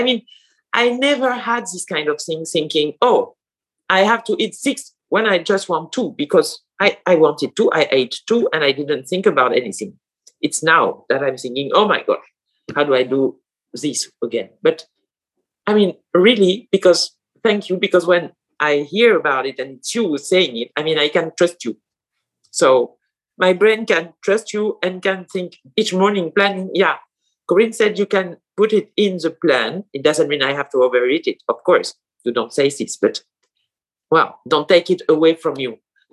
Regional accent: France; English is a second language; I'm from France. I'm in Bordeaux, southwest of France.

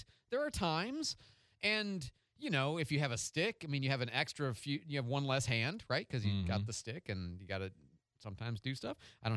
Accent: Chicago, Illinois, United States; I mean, I grew up in Chicago. Forgive me. It's in me.

